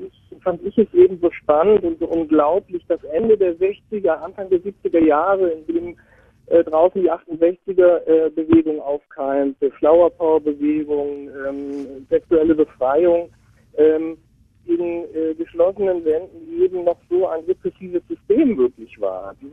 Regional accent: Diepholz, Lower Saxony, Germany; born there; dass der Freistadt tatsächlich nur 5 Kilometer entfernt von meinem Geburtsort Diepholz ist.

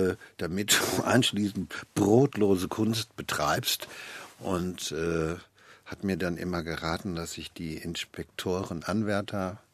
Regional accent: East Germany, Germany; Ja. Ich bin Ossi.

